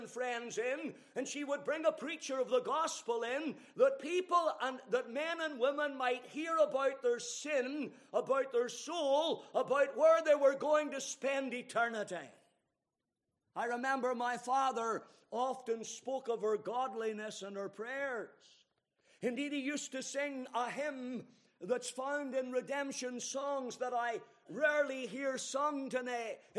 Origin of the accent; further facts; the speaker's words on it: Banbridge, Northern Ireland, United Kingdom; born there; I was born in Banbridge.